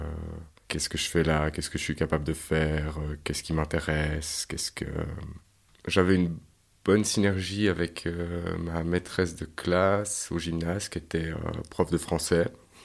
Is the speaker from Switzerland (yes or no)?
yes; Yverdon, Vaud, Switzerland; born there; Je suis né à Yverdon, dans une famille d'ouvriers